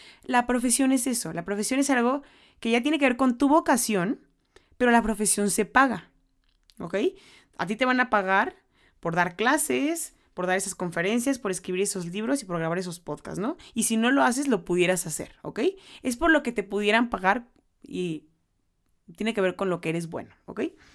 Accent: Mexico; no soy japonesa, soy mexicana, no tengo idea, pero bueno.

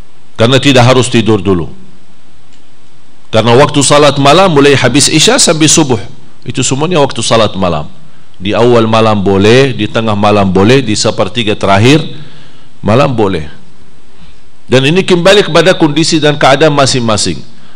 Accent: Medina, Medina Province, Saudi Arabia; Saya ingat waktu masih di Madinah, dan saya lahir besar di Madinah, jadi Arab asli loh.

